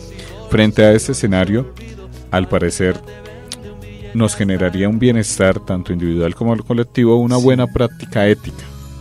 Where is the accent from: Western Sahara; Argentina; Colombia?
Colombia